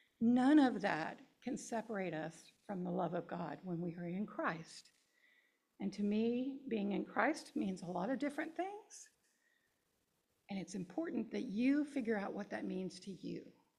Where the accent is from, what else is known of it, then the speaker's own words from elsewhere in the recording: Kansas, United States; also born or lived in Oregon; I'm from Kansas, and then I lived in Oregon, and it's different. I wasn't in Kansas anymore.